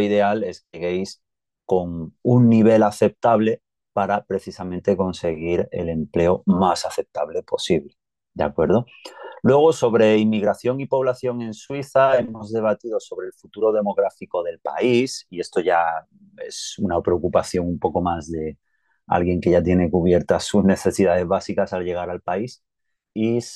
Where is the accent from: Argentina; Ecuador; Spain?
Spain; now in Switzerland; al final la mayoría venimos de España